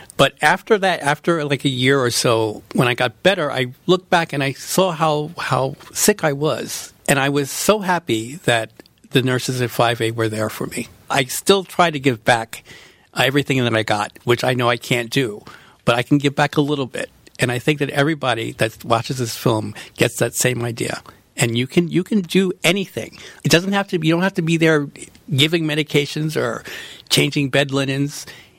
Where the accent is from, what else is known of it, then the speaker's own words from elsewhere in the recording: United States; I'm from the United States. And I have HIV, and I'm doing well.